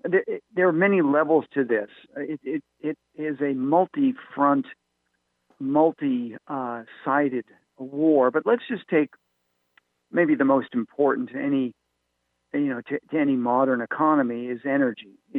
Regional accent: Massachusetts, United States; You know, I'm from Massachusetts and spent a lot of time in New Hampshire

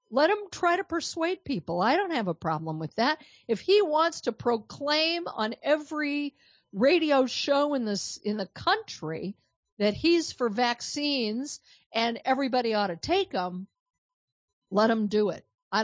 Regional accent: Denver, Colorado, United States; moved away as an adult; now in Texas, United States; There is a talk show host out of Denver, Colorado, which is not only my hometown, but one that I did a lot of radio in before I moved off to Texas.

